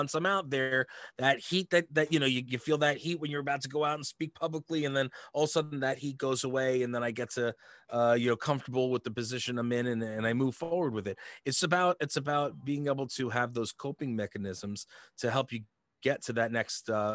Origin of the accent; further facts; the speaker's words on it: Uniondale, New York, United States; I grew up in Uniondale, New York, Long Island, for those of you who are outside of the area, you know, and, you know, we didn't have much.